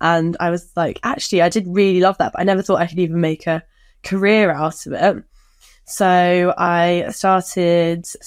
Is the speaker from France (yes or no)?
yes; France; I grew up in France, so I moved to Paris when I was 18.